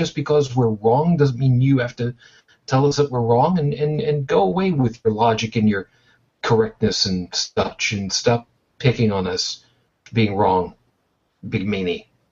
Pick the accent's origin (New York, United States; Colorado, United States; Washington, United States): New York, United States; Long Island; also born or lived in Brooklyn; now in Buffalo, United States; I was born in Brooklyn, New York, to a Roman Catholic family. I was raised on Long Island. I currently reside outside of Buffalo, New York, as an unabashed atheist.